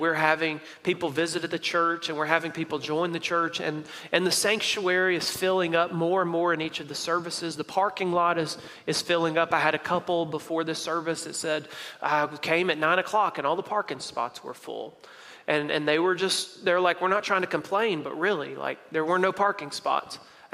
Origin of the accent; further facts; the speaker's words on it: Mississippi, United States; Y'all, I'm from Mississippi, right? Like where I come from, they teach us how to brush our tooth, you know, in school.